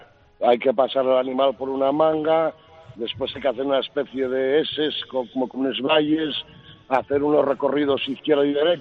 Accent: Siero, Asturias, Spain; now in Langreo, Spain; Yo soy de... Bueno, yo vivo en Langreo, pero en realidad soy de Siero. Soy de un pueblo que se llama El Berrón.

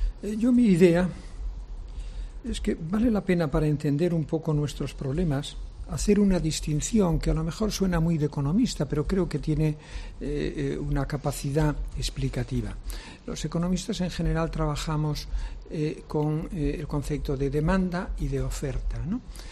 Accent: Galicia, Spain; es como cuando sube la marea, que en mi tierra, en Galicia, que son mareas vivas

